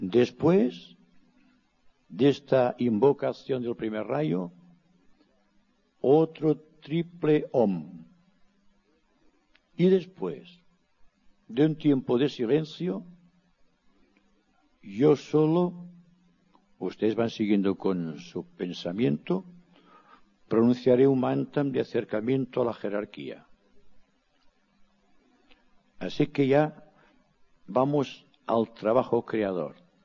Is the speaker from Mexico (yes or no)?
no; Spain; first language Catalan; Spanish is a second language; yo pronunciaré en catalán, que es mi lengua materna, unos mantras.